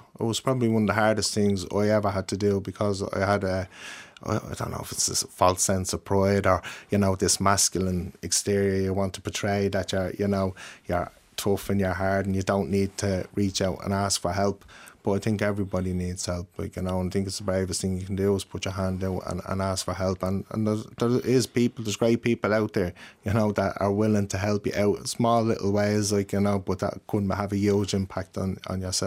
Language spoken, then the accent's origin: English; Ballymun, County Dublin, Ireland; now in Tallaght, Ireland; No, I'm up in Tallaght now at the minute. I've kind of lived everywhere, to be honest, over the years, you know. I'm originally from Ballymun.